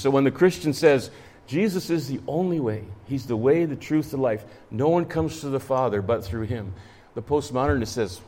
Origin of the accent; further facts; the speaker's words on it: Edmonton, Alberta, Canada; I grew up in Edmonton. My first 2 years in grade school, I went to school in the 1960s.